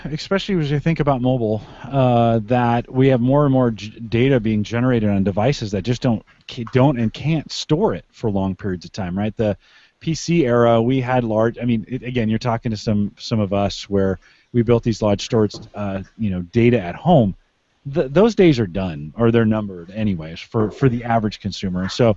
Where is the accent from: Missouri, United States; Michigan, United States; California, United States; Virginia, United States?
California, United States; moved away as an adult; now in Nebraska, United States; Yeah, well, and I'm a Silicon Valley kid, so I grew up in the Bay Area. That's where I'm from. I moved out to Nebraska, 22 years ago to raise a family.